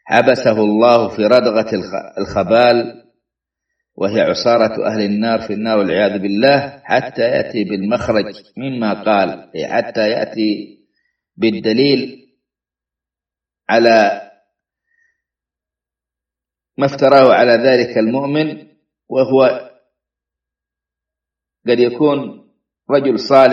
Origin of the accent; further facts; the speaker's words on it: Saudi Arabia; سواء كانوا في بلادنا السعودية أو في الجزائر